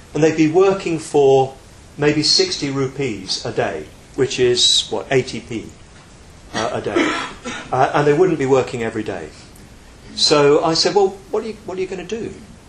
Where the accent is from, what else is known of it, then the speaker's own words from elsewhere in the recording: United Kingdom; well, we Brits, we know something about this. You know, about accent, and you can tell by my accent where I come from